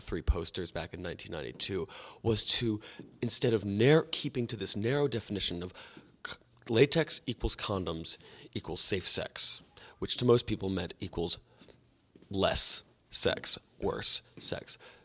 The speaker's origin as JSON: {"language": "English", "region": "the South", "country": "United States", "said": "I'm from the South, too, and I have helped birth a few cattle in my day."}